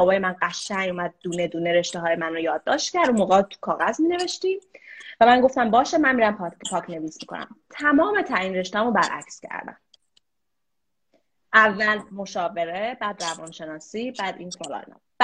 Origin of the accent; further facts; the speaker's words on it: Iran; moved away; البته ما اگر که از ایران اومدیم بیرون